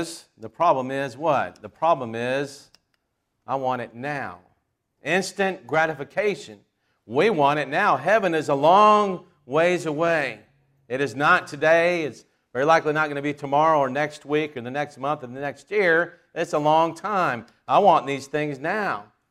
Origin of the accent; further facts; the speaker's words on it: Florida, United States; As I think about growing up in Florida, many people wanted a Ford Mustang, the number one car that people desire.